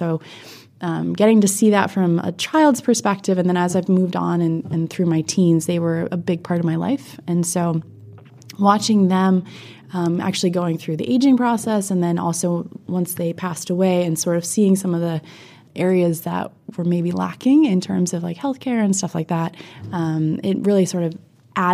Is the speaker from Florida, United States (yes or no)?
no; Tustin, California, United States; born there; Yeah, I was born in Orange County, basically area of Tustin.